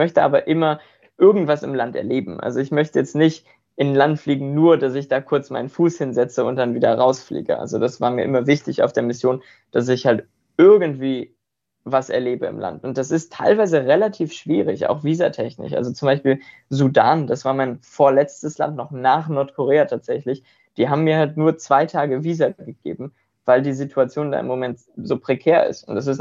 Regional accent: Germany; Und wir sind so privilegiert hier aufgewachsen in Deutschland.

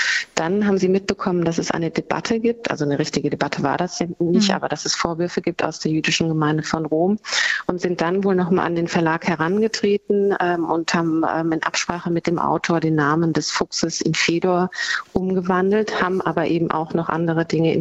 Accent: Germany; Also so aus meiner deutschen Perspektive und aufgewachsen in Deutschland

